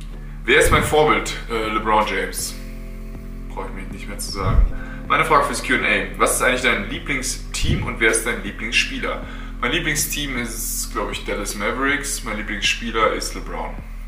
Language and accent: German; Paderborn, North Rhine-Westphalia, Germany; Ich komme aus Paderborn, Jugend bis zu den Profis, auch zweite Liga ist Paderborn. Dann 3 Jahre in Braunschweig gespielt, BBL und Pro B.